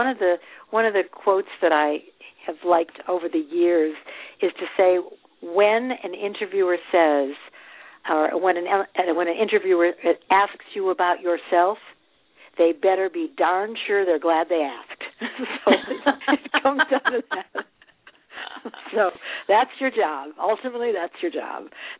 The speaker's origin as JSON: {"language": "English", "region": "Midwest", "country": "United States", "said": "because I'm from the Midwest, and so if I express something, it can come across as self-effacing as opposed to confident."}